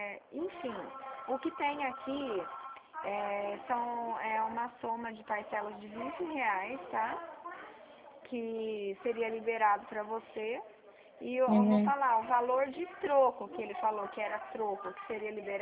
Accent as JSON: {"language": "Portuguese", "region": "São Paulo", "country": "Brazil", "said": "Eu sou de São Paulo também."}